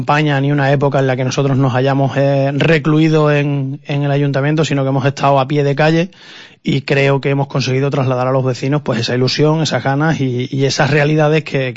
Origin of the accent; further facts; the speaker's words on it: Extremadura, Spain; porque nosotros somos parte de Extremadura y de España y pagamos nuestros impuestos